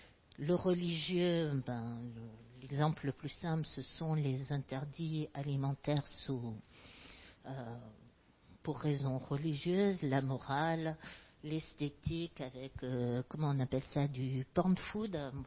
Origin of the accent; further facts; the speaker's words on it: Grand Est, France; En Alsace, je suis alsacienne